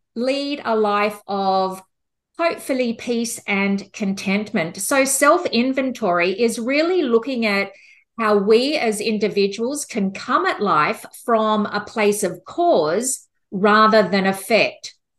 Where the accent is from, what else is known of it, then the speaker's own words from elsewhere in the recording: Australia; now in United States; I was born and raised in Australia.